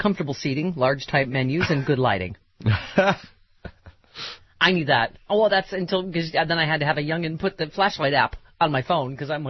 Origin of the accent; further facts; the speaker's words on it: Oklahoma, United States; I am from Oklahoma. We aren't a bunch of backwoods yokels